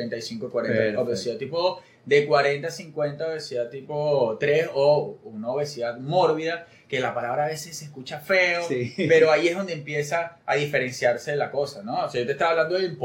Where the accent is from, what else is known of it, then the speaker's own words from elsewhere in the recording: Mexico; Yo tuve la oportunidad de viajar allá, de hecho soy mexicano.